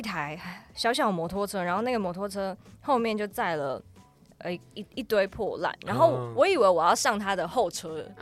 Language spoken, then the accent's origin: Chinese; Taiwan; 然后他知道我是从台湾来之后就一直跟我讲台语，但其实我台语超破的